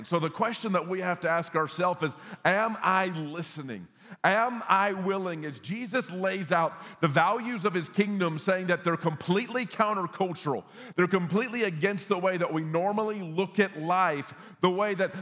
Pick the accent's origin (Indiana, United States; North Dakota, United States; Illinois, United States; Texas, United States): Texas, United States; you know, growing up in Texas, in the words of the great theologian Ron White, he says, in Texas, if you kill us, we will kill you back.